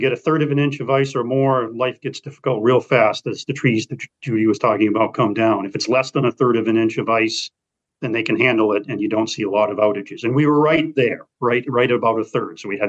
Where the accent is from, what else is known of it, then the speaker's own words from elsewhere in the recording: Brunswick, United States; My background is I'm from Brunswick originally.